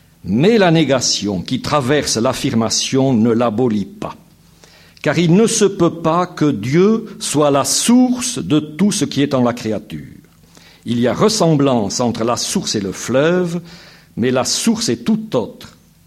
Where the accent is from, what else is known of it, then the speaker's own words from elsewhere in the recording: Southern France, France; accent: Midi; diocèse à 50 kilomètres au nord de Toulouse, dans le Midi. Voilà. J'ai donc l'accent du Midi et pas l'accent de Lyon.